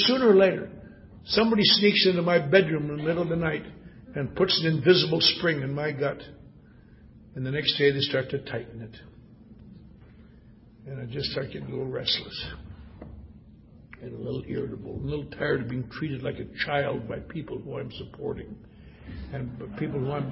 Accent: Wisconsin, United States; I was raised in the Norwegian Lutheran Church. Very nice church up in Wisconsin.

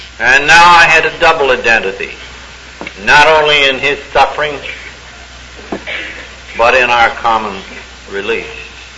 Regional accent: New York, United States; I explained that I was a drunk from New York who needed another drunk to work on.

